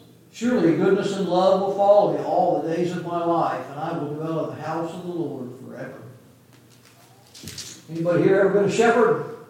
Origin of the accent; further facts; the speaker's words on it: San Angelo, Texas, United States; I grew up out in West Texas, a town called San Angelo, at least the last 5 to 7 years or so before I left home.